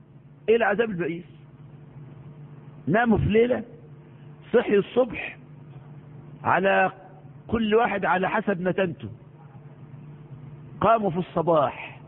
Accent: Egypt; كل كتب الدراسة عندنا في مصر، ربنا تبع علينا هذا البلاء

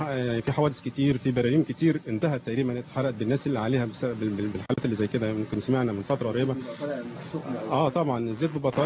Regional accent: Egypt; احنا كلنا كمصريين عايزين البلد تستقر

